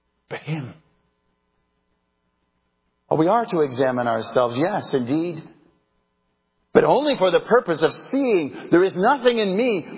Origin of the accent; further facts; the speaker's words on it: Iowa, United States; I grew up in Northwest Iowa, and this comes to mind now when I'm trying to think of an example of abundance.